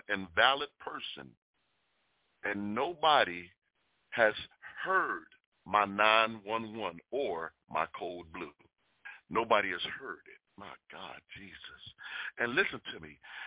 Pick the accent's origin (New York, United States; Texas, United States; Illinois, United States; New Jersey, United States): Illinois, United States; Chicago; now in Atlanta, United States; I'm concerned about things that are happening in Chicago, my hometown. I'm concerned about things that are happening here in Atlanta, Georgia.